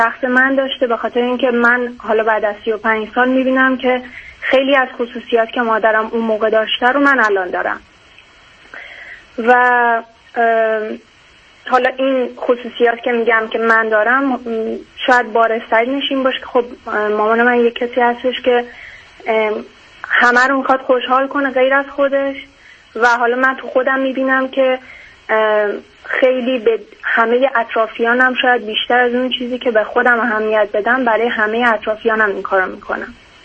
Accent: Iran; moved away as an adult; با هم ازدواج کردیم و از ایران اومدیم بیرون.

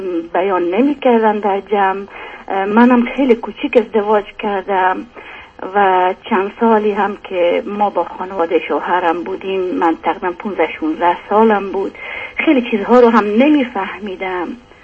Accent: Afghanistan; moved away; also born or lived in Iran; از افغانستان اومدیم به ایران و 9 سال 10 سال ایران بودیم و از ایران پاکستان

